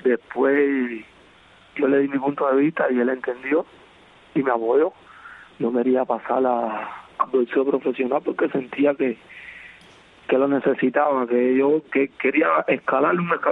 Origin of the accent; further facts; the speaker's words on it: Ciego de Ávila, Cuba; muchos saludos a todo mi pueblo de Cuba, a toda la gente de Ciego de Ávila